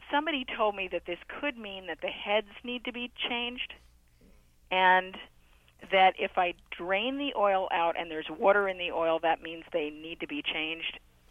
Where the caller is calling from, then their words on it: Nashville, Tennessee, United States; I'm from Nashville, Tennessee.